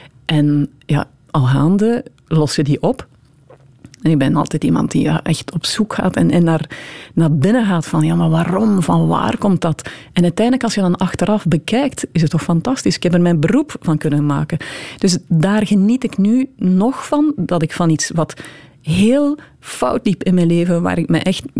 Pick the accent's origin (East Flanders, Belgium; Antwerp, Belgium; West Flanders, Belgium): East Flanders, Belgium; Eeklo; moved away as an adult; En ik kwam ook uit uit Eeklo, een beschermd milieu, klein gemeente.